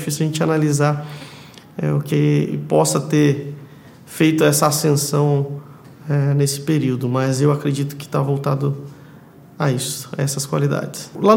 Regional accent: São Paulo, Brazil; Sou do interior de São Paulo, fui conhecer uma mineira em Muriaé.

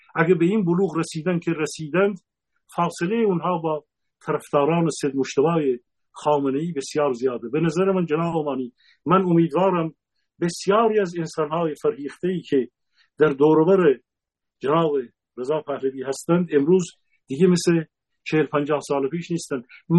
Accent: Gilan, Iran; من یک فرد اهل گیلانم،

